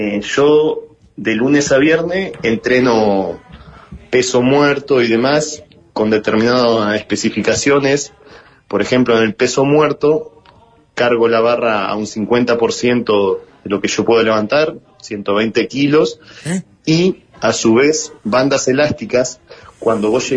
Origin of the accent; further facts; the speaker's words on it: San José, Uruguay; now in Montevideo, Uruguay; Soy de San José, vivo en Montevideo y me preparé ahí.